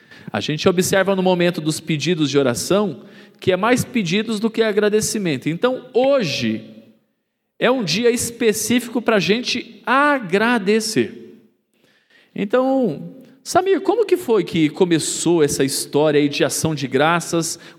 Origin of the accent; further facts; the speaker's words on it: Brazil; A gente, como brasileiro que nós somos, a gente tem uma grande tendência de imitar as pessoas